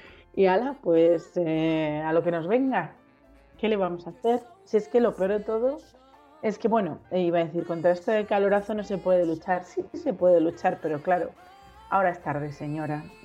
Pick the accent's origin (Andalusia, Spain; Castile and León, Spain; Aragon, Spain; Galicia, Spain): Castile and León, Spain; Zamora; now in Madrid, Spain; Yo soy zamorana y en Zamorana, pues, en Zamora refresca.